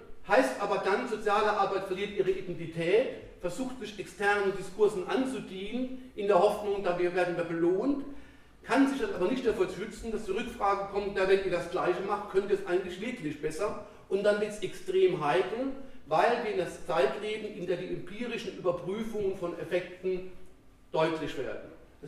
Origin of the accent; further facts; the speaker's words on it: Freiburg, Baden-Württemberg, Germany; Oder wo ich herkomme in Freiburg, da gibt es auch viele Touristen